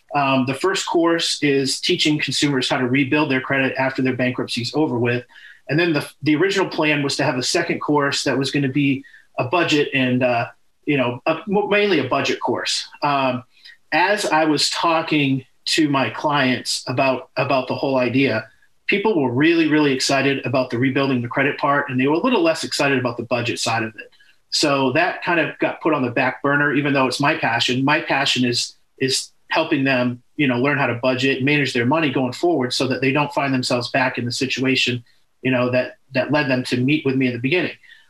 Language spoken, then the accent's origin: English; Maine, United States; I'm from Maine originally. So I had to go back up north and take care of some business, and things.